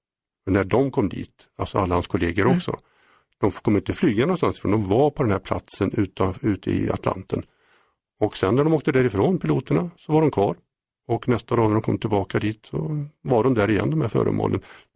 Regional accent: Mariestad, Västra Götaland County, Sweden; sedan jag var 16 år startade jag en UFO-förening i Mariestad där jag kommer ifrån.

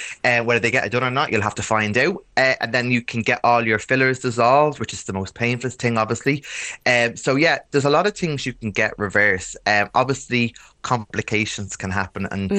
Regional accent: Dublin, Leinster, Ireland; I'm very easygoing. I'm from Ballyfermot.

